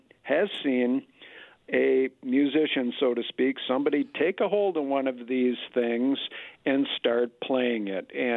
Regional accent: Green Bay, Wisconsin, United States; But as a kid growing up in Green Bay, and I was in grade school

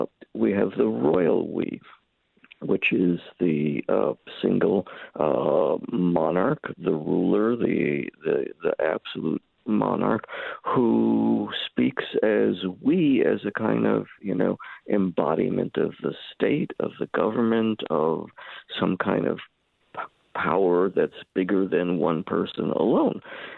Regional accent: New York City, New York, United States; that's the kind of thing that kids would say to each other when I was growing up in New York City.

